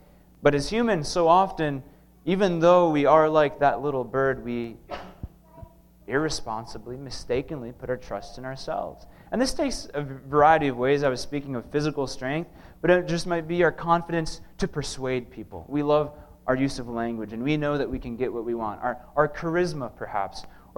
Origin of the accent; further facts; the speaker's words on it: United States; Personally, I like to think of the eagle, maybe because I'm an American, right?